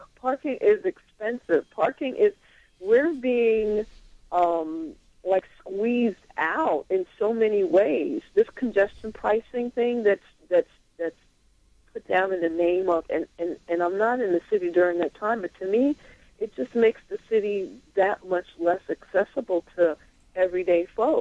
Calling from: New York, United States; from Westchester.

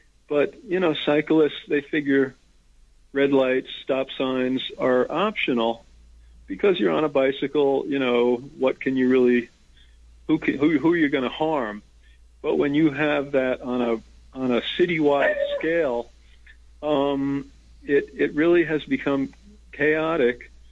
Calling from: New York, United States; I'm calling from the Catskills, listening to BAI online.

